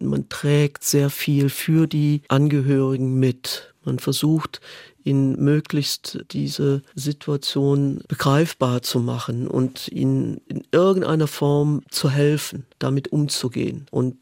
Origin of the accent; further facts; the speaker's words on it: Neuwied, Rhineland-Palatinate, Germany; Ich komme ja Neuwied am Rhein. Ich bin mit dem Blick auf den Rhein groß geworden.